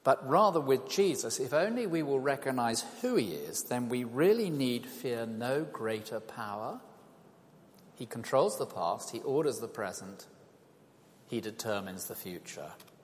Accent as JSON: {"language": "English", "region": "South West England", "country": "United Kingdom", "said": "I come from the West Country and we go bodyboarding."}